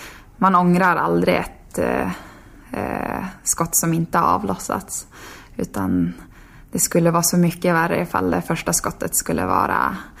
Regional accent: Tärendö, Norrbotten County, Sweden; now in Sundsvall, Sweden; det vet man ju hemma i Tären, då är det ju i stort sett varenda biltur som man stöter på några renar

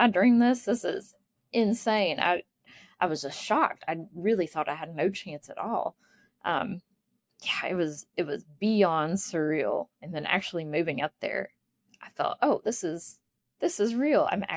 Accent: Appalachia, United States; because my accent, people immediately picked up on it and went, "Oh, where are you from?" I say, "Appalachia,"

